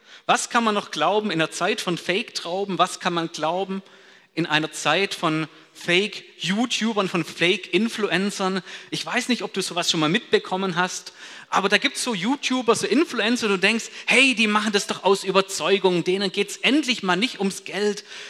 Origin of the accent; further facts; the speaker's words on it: Baden-Württemberg, Germany; weil Hochdeutsch ist für mich als Schwabe ja absolute Fremdsprache.